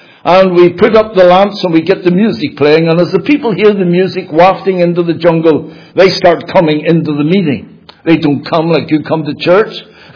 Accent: Belfast, Northern Ireland, United Kingdom; Again, I say, I came from Belfast.

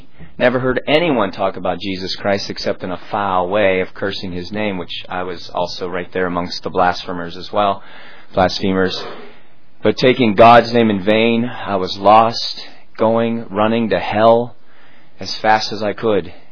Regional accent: Pittsburgh, Pennsylvania, United States; also born or lived in Park Ridge, Illinois; Mostly, I was born in Chicago, Park Ridge, but lived most of my life in Pittsburgh, Pennsylvania, and raised as a Roman Catholic, pretty nominal.

